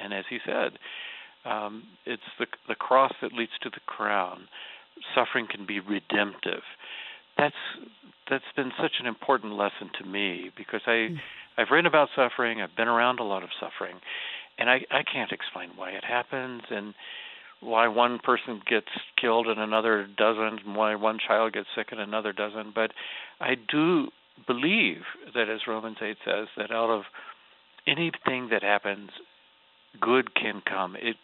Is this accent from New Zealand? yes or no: no; Atlanta, Georgia, United States; born or raised there